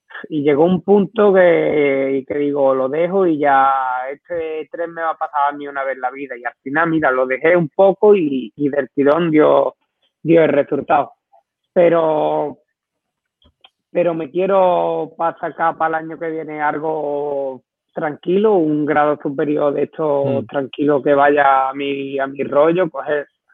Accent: Lebrija, Andalusia, Spain; Sí, aquí en mi pueblo, todo el mundo, todo el mundo nos llevamos bien, todo el mundo nos conocemos.

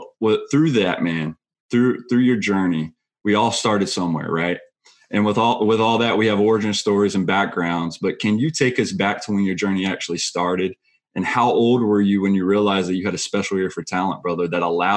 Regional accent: Tallahassee, Florida, United States; I saw that you have an affiliation or some kind of, you know, relationship with where I'm from. I'm from Tallahassee, Florida.

